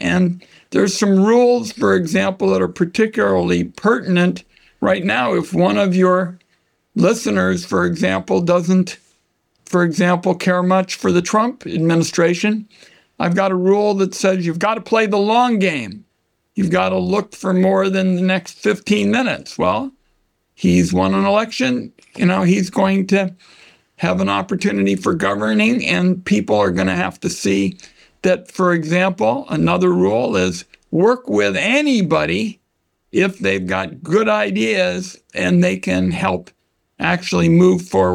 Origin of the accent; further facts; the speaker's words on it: Portland, Oregon, United States; We had the original testing at the Oregon Health Sciences Center in my hometown.